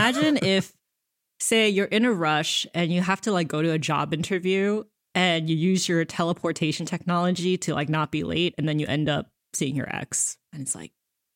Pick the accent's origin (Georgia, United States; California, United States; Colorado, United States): Georgia, United States; Atlanta; But I am from the Metro Atlanta area, and I did go to middle school and high school in that area.